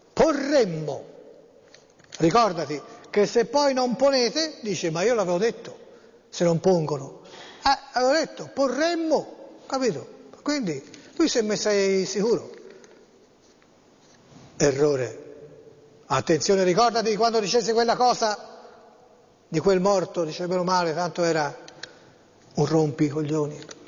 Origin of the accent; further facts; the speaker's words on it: Tuscany, Italy; però insomma io sono toscano, ecco, e mi conoscono in Toscana.